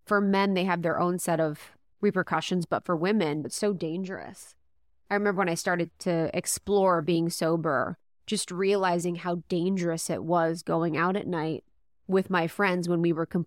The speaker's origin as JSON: {"language": "English", "region": "Midwest", "country": "United States", "said": "Yeah, we were talking about how alcohol is such a part of our culture and society, and I'm from the Midwest."}